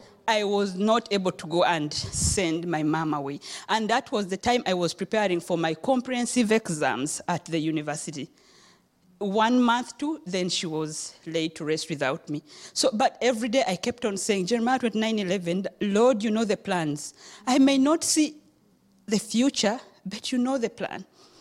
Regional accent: Uganda; moved away as an adult; now in Canada; I'm from Uganda, East Africa.

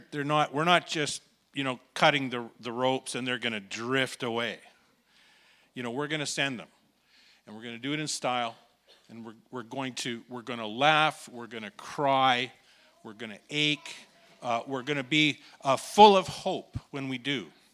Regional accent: Aldergrove, British Columbia, Canada; I grew up in Aldergrove. And it's a farming community

